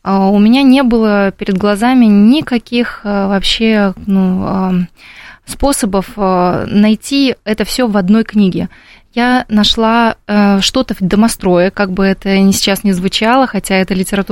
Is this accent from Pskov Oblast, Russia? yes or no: no; Moscow Oblast, Russia; У нас в поселке живет 1000 домов, ну, то есть это очень много семей, там 5000 людей. Я из Подмосковья, да.